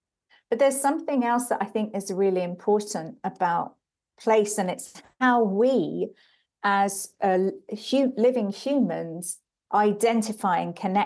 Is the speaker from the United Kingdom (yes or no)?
yes; Brixton, London, United Kingdom; also born or lived in Sweden / Switzerland / France; I'm a girl from Brixton, but I don't live in Brixton anymore. I've lived in many different places in Sweden, in Switzerland, in France, and I live now in rural Sussex in the south of the UK.